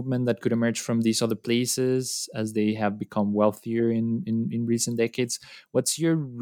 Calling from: Colombia; now I'm talking from Colombia, I'm visiting my parents, I just told you.

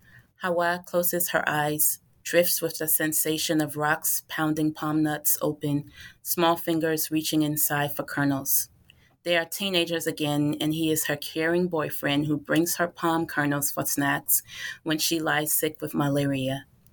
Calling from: Carlisle, Pennsylvania, United States; I am currently calling from Carlisle, Pennsylvania

